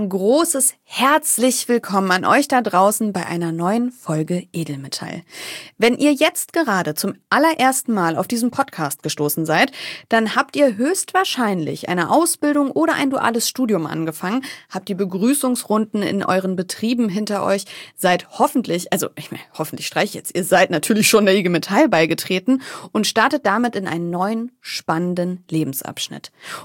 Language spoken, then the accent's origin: German; Northern Germany, Germany; Jetzt mal ehrlich, Butter bei die Fische, wie man bei uns im Norden sagt.